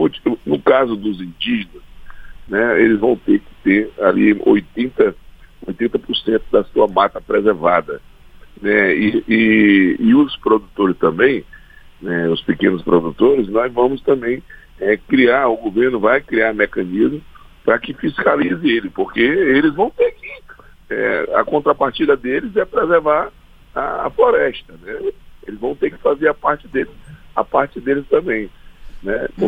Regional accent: Acre, Brazil; E eu, como Amazônia, como acreano, recebo uma cobrança muito forte.

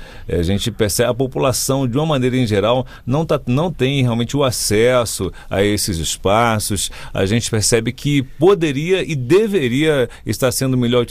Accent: Montes Claros, Minas Gerais, Brazil; na minha infância, quando lá em Barbacena, na verdade Montes Claros, aqui em Minas Gerais

